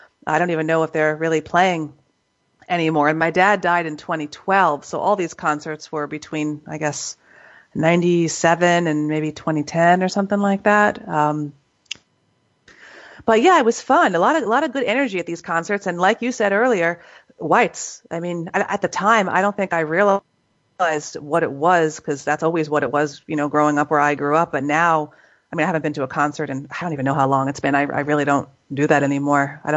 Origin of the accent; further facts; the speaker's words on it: New York, United States; So I've seen them 7 times, all here in my home state of New York.